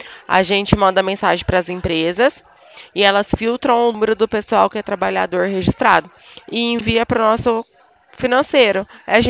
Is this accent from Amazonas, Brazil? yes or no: no; Bebedouro, São Paulo, Brazil; Oh, eu sou de Bebedouro.